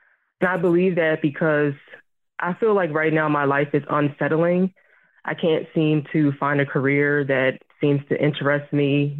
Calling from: New Jersey, United States; I'm 25 years old and I'm calling from South Jersey.

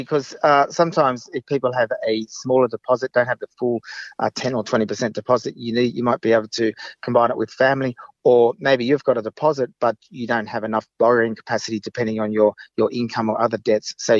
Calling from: Sydney, New South Wales, Australia; I'm in Sydney.

